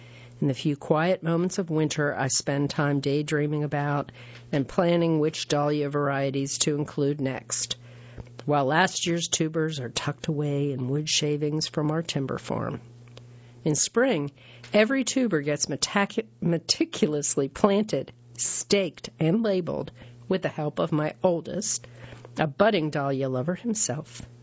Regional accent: Illinois, United States; Born and raised in Illinois, the smell of soil still teases memories of carefree childhood days and my dad's hands sifting through dirt.

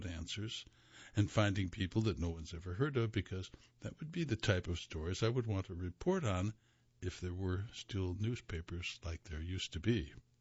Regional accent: Tennessee, United States; I never heard of those when I grew up in Tennessee.

